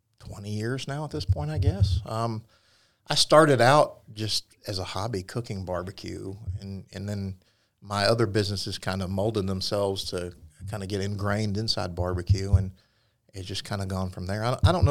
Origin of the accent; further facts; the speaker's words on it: the South, United States; Growing up in the South, you guys know what barbecue and Sunday family dinners and things like that are like.